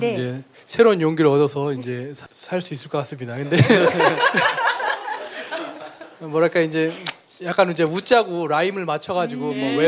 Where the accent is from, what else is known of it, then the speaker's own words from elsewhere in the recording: Cheonan, South Chungcheong, South Korea; 충남에서 온 충남 천안